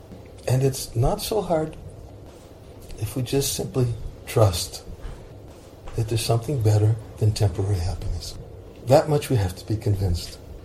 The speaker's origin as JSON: {"language": "English", "country": "United States", "tie": "born or raised there", "said": "I was born and raised in America, the land of rugged individualism"}